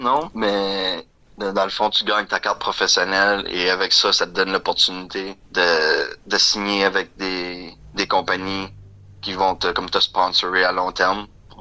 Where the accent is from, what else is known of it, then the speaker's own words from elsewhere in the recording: Kedgwick, New Brunswick, Canada; also born or lived in Edmundston; now in Moncton, Canada; je suis natif de Kedgwick. J'y ai vécu la plus grande partie de ma vie. Donc, tout mon école primaire et secondaire, je l'ai effectué à Kedgwick. Et j'ai déménagé quand j'ai gradué de Marie-Gaétane en 2016 pour me rendre à Edmundston pour 2 ans.